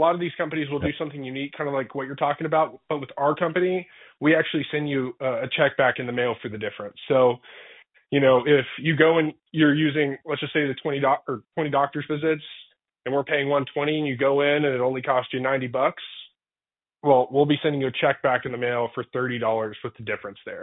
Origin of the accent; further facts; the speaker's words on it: Longview, Texas, United States; born there; I was born in Longview. My family, there's a brewery in downtown Longview.